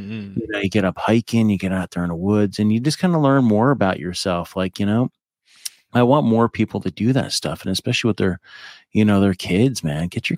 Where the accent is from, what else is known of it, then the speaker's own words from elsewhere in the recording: New Jersey, United States; I grew up in Jersey, but the nice part, the Appalachian part.